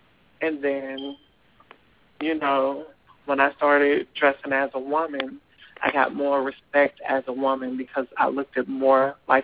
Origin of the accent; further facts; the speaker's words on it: Boston, Massachusetts, United States; now in Pensacola, United States; But where I'm from Boston, Massachusetts, and up there it's actually cheaper.